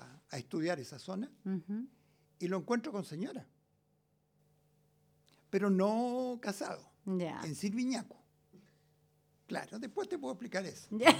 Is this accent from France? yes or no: no; San Fernando, Chile; supongamos que vamos a San Fernando, mi tierra donde yo nací